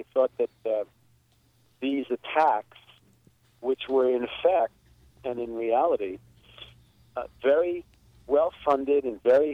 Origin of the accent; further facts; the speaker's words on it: Newark, New Jersey, United States; born there; And, I was born in Newark, New Jersey. I had liberal parents who cared about civil rights